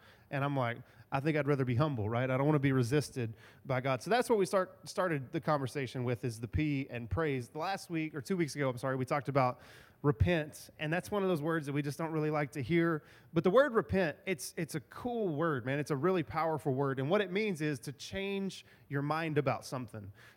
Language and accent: English; Texas, United States; And so we've probably all at least heard of this, especially growing up in East Texas.